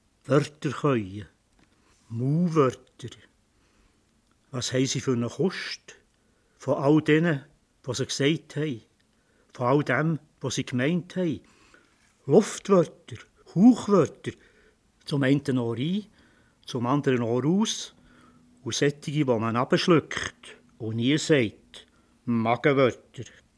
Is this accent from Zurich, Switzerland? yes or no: no; Bern, Switzerland; Meine Eltern sind in Bern gewohnt.